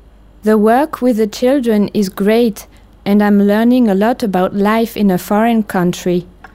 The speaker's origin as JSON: {"language": "English", "country": "France", "second_language": "English", "lives_now": "London, United Kingdom", "said": "I'm from France."}